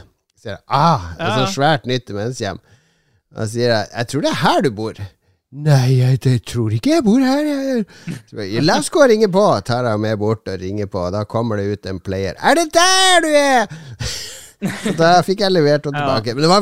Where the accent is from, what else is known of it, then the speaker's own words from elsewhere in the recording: Northern Norway, Norway; Ja, jeg er nordlending, så jeg har lov å banne